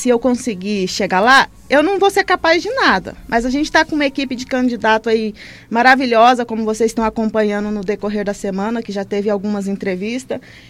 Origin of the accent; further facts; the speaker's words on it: Vila Bela, Brazil; Eu não sou natural de Vila Bela, mas resido aqui desde os meus um aninho de idade.